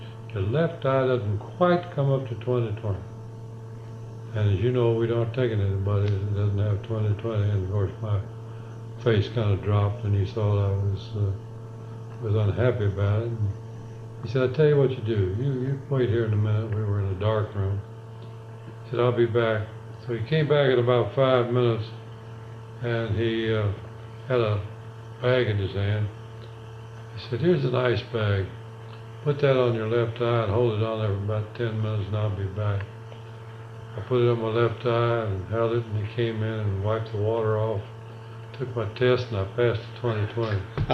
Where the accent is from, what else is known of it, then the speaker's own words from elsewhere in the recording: Asheville, North Carolina, United States; I was born right here in Asheville, North Carolina